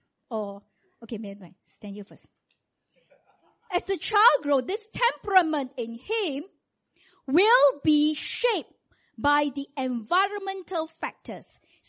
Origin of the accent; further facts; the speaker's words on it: Malaysia; All of you must learn how to wear sarong because we are Malaysian.